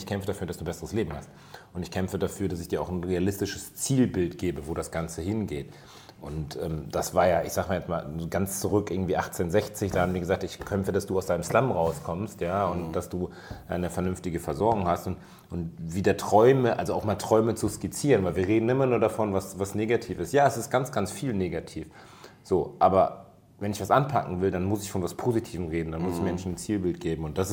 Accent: Düsseldorf, North Rhine-Westphalia, Germany; Ich bin hier groß geworden, ich bin in Oberbilk aufgewachsen so

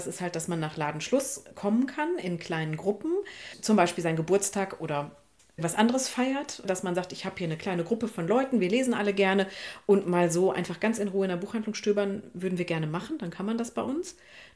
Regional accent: Emmerich, North Rhine-Westphalia, Germany; ich habe ihn zweimal in Emmerich, da wo ich herkomme, im Stadttheater erlebt

